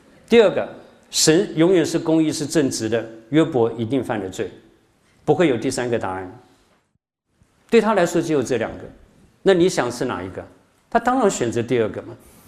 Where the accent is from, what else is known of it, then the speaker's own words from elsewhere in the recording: Shandong, China; 对不起，是我这个山东人，不是你们。